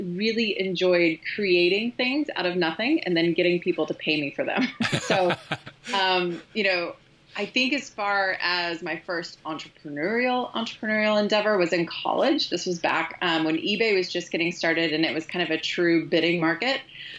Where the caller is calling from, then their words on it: Kansas City, United States; I'm calling in from Kansas City.